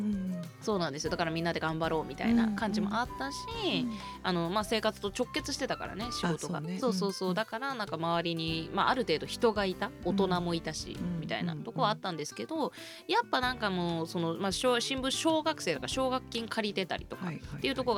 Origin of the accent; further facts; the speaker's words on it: Niigata, Japan; now in Tokyo, Japan; 新潟から上京してきて、うん、新潟はねやっぱちょっと寒いから桜、うん、遅いんですよ。